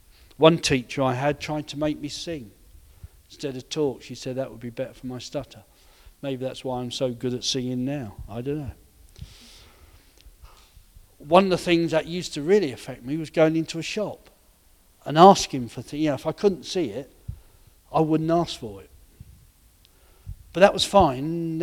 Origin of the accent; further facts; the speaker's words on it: Reading, South East England, United Kingdom; moved away; also born or lived in Essex; We moved from Berkshire to Essex, from Reading in Berkshire to Brankery in Essex. Traumatic time for the family, for the three of us.